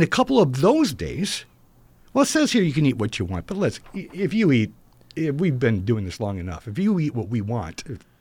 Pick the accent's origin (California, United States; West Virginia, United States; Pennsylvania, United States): California, United States; I grew up in Southern California back before people ruined it.